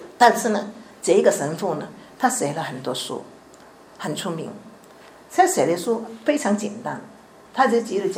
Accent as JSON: {"language": "Chinese", "town": "Chaozhou", "region": "Guangdong", "country": "China", "said": "我是潮州人，潮州人啊，传统的潮州人啊"}